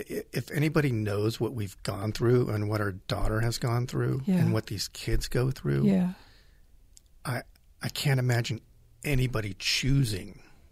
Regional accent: Oro Grande, United States; So I grew up in Oro Grande and left when I went to college, and we were able to come back about 11 years ago.

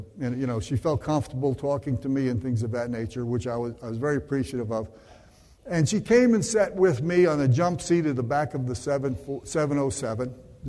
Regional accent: New York, United States; Now, I'm from the South Shore of Long Island. I didn't know what branch was.

